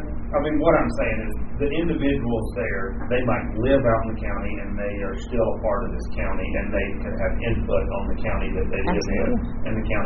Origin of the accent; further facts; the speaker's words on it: Brevard, North Carolina, United States; even though I live in Penrose, I meet somebody, I tell them I'm from Brevard.